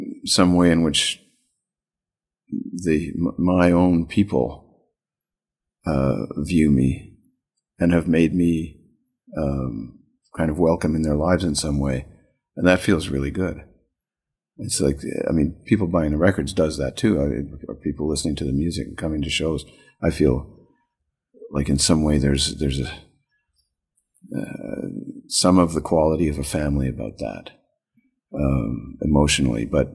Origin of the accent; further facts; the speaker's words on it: Canada; I have a wife and a baby in San Francisco. But it, but I feel very much a Canadian, and I feel like the what I grew up with as a Canadian